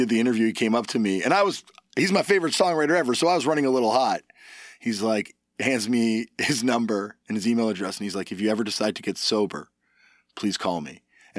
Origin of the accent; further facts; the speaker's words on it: Canada; We're both Canadian.